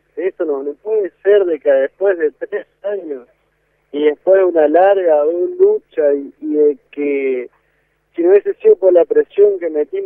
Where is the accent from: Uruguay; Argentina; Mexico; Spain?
Argentina; como seres humanos, como argentinos